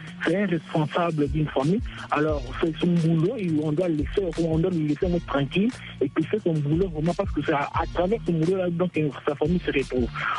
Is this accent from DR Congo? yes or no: yes; DR Congo; Nous sommes congolais. Nous sommes congolais.